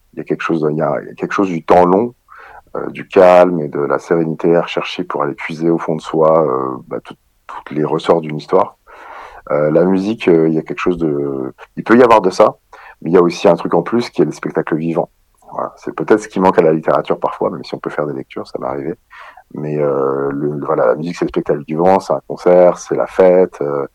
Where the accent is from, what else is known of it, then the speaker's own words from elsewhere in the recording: Paris, Île-de-France, France; Moi, je suis parisien, mais on peut trouver une solution